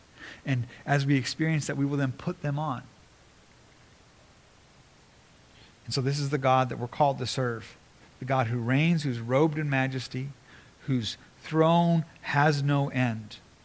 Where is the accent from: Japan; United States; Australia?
Japan; So I grew up in Japan, and we had lots of earthquakes in Japan.